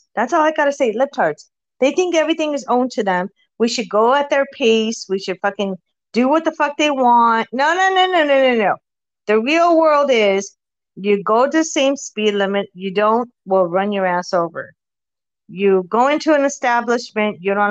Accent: California, United States; I'm originally from California. So I've lived through that for like fucking almost 20 years.

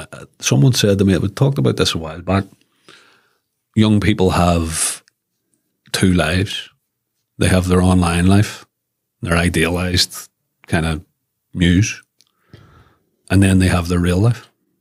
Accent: Belfast, Northern Ireland, United Kingdom; to come from where Belfast has been, right, which I remember profoundly. I grew up in Tweddle Avenue in the Ardoin interface.

